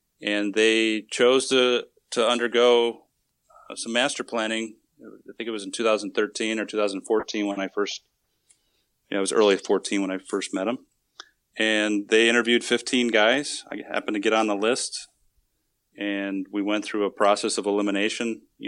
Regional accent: Wisconsin, United States; And so I'm originally from Wisconsin, so I guess I could play off that I was a Midwesterner by heart

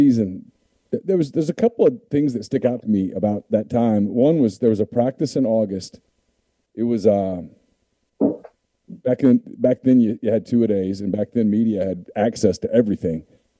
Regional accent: Louisiana, United States; I've seen LSU play a lot growing up in Louisiana and then covering the league all these years.

